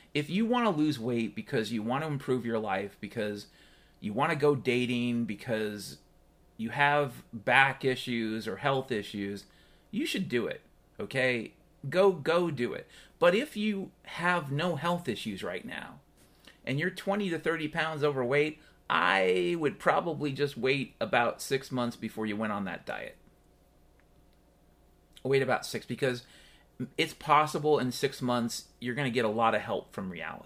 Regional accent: Pacific Northwest, United States; I grew up in the Pacific Northwest. My dad was a logger his entire life in the Pacific Northwest.

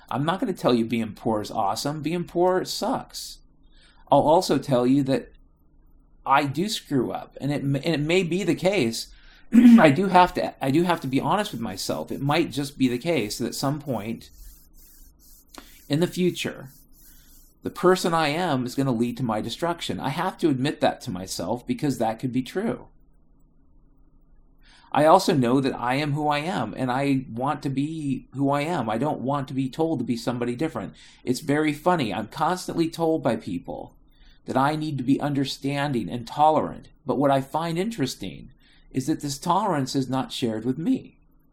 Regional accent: United States; But as an American white man, middle class poor person, I have to get creative when I'm cooking.

